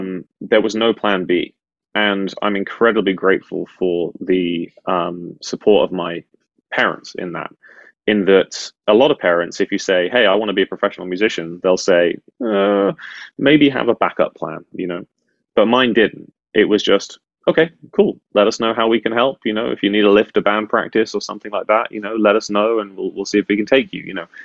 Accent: United Kingdom; And as a Brit with an awful sense of humor, you embrace me with open arms.

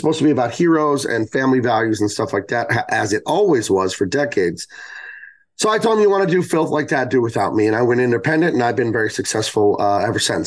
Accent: United States; born there; Well, my background, I mean, I was born in America, but my father's from Libya.

